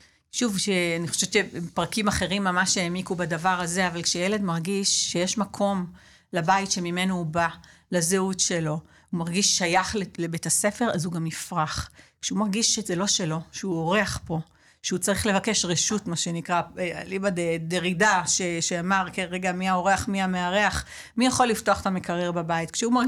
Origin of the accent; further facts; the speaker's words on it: Beersheba, Southern District, Israel; נולדתי וגדלתי בבאר שבע. למשפחת פועלים, בסך הכל מעמד פועלים.